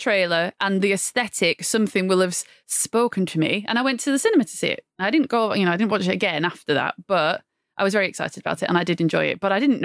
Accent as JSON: {"language": "English", "town": "Blackburn", "region": "North West England", "country": "United Kingdom", "said": "You think it's fun I'm from Blackburn, until it rains, then it's not fun."}